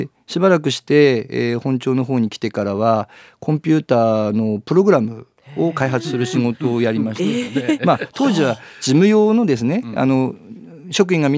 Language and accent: Japanese; Nakasato, Aomori, Japan; もともとは中里町、中里町、出身でございまして、父親がですね、旧中里町、母親の方が旧子泊村の出身でですね、私は昭和34年に生まれてるんですけども